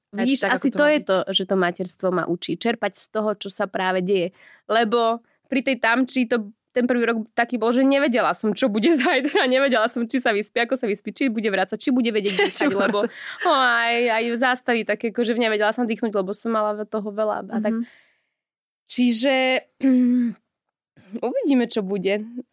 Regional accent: Nitra, Nitra Region, Slovakia; Ja som z Nitry

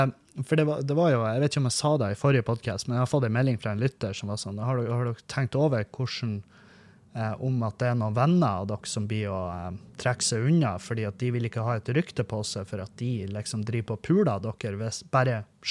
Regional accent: Svartisen, Nordland, Norway; i Hollandsfjorden. Der er jeg vokst opp. Jeg vokste opp på Svartisen. Mamma jobbet der en stund, og vi var masse på Svartisen da vi var ung.

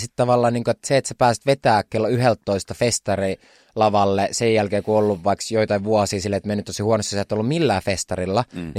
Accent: Kaarina, Southwest Finland, Finland; mä oon Turusta kotoisin, tai siis Kaarnasta, mutta Turusta nämä kaikki koulukaverit

